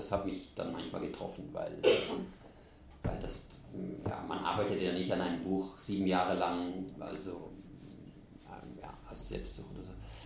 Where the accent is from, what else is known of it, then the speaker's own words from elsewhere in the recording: Switzerland; meine Großteil meiner Familie befindet sich so im Raum zwischen Wien und Budapest und wir sind ja eben in der Schweiz aufgewachsen.